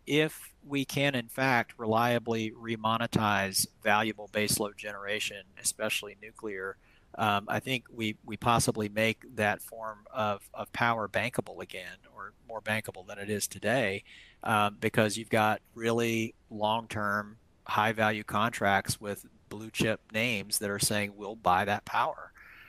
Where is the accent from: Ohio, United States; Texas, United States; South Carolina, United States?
South Carolina, United States; Like look at my home state of North Carolina. We're 33% today. So we're well ahead of the national average. The next door state that I grew up in South Carolina, is 55% on a bad day.